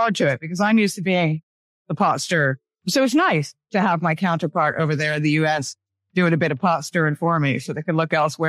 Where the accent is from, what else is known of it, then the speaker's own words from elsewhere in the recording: Canada; as a Canadian